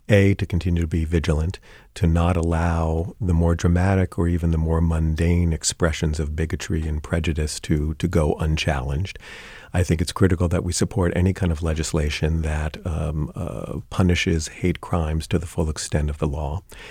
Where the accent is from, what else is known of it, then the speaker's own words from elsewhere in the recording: San Francisco, California, United States; I grew up in San Francisco.